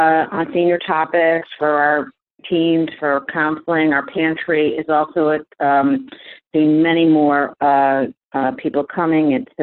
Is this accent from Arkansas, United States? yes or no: no; Princeton, New Jersey, United States; from Princeton.